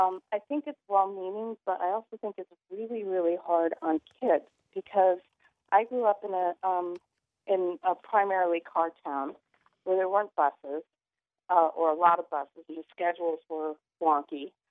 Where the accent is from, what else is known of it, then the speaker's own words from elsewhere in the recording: Texas, United States; Well, Texas, I find hard to believe because I grew up in Texas.